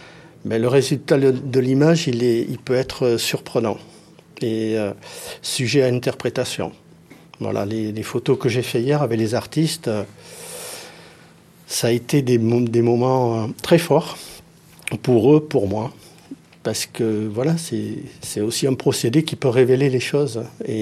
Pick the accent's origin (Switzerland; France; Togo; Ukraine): France; Dax, Nouvelle-Aquitaine; je suis originaire des Landes et de Dax, plus spécialement.